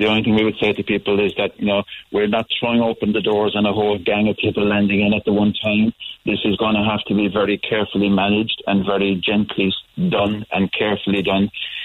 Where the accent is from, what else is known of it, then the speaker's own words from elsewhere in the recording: Ireland; And we are brilliant as Irish people at supporting one another at times like this